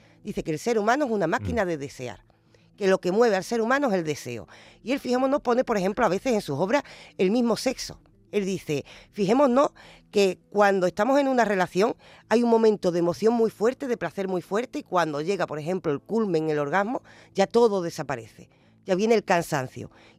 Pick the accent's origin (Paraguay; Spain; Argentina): Spain; San Fernando, Andalusia; now in Seville, Spain; al salir de mi tierra, fíjate tú, yo llegué aquí queriendo ver todo lo de Sevilla por bonito y después hice el ejercicio de, al volver a San Fernando, decir, voy a hacer lo mismo allí.